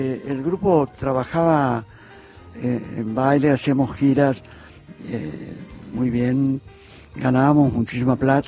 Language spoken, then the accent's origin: Spanish; Buenos Aires, Argentina; nos conocíamos todos porque eran de Barracas, como yo. Yo viví en Suárez y Herrera, nací en Isabel la Católica y Rocha. Viví muchos años a una cuadra de la cancha de Boca.